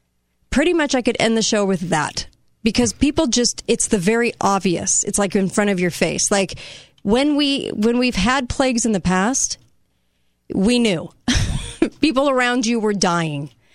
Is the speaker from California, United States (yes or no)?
yes; California, United States; I was raised in California and all my friends were different faiths.